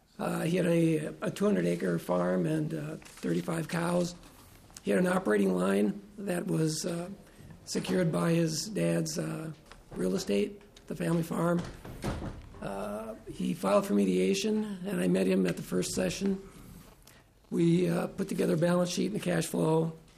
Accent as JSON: {"language": "English", "town": "Rochester", "region": "Minnesota", "country": "United States", "said": "I'm from Rochester, Minnesota."}